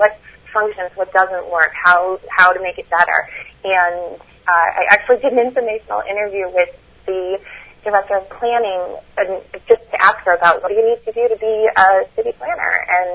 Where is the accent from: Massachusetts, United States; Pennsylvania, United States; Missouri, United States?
Massachusetts, United States; Revere; also born or lived in Marblehead; now in Salem, United States; So I grew up on the North Shore. I grew up in Revere and Marblehead, and my husband and I have lived in Salem for the last 10 years